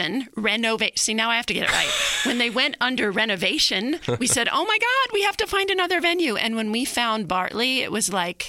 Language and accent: English; New York, United States; I grew up in New York, and I went to Broadway